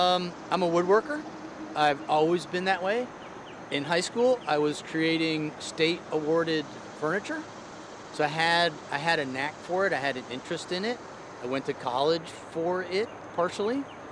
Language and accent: English; Connecticut, United States; No, I'm a Connecticut kid.